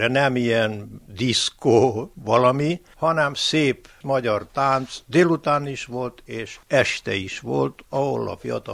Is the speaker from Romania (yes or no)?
yes; Vámosgálfalva, Mureș County, Romania; Nem, én itt születtem, itt nőttem fel, és innen jártam munkába a közeli Dicsővárosba, a vegyi kombinátba, onnan jöttem nyugdíjba, és így mai napig Vámosgálfalvi vagyok.